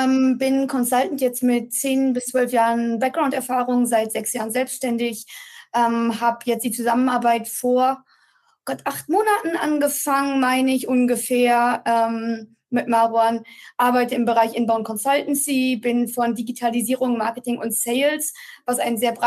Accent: Munich, Bavaria, Germany; moved away as an adult; also born or lived in Netherlands; now in San Francisco, United States; Ich komme aus München. Ich habe nach meinem Abi einfach entschieden, dass ich ein bisschen Auslandserfahrung sammeln möchte.

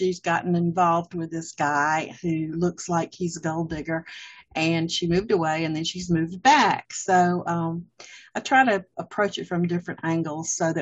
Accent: the South, United States; And I was born and raised in the South, and when I moved north for 10 years, I realized how different things are as far as the way you're raised

